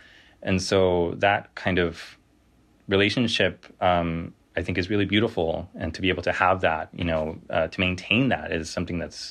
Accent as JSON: {"language": "English", "town": "Pacoima", "region": "California", "country": "United States", "tie": "born or raised there", "said": "I grew up here. I grew up in Pacoima in the San Fernando Valley."}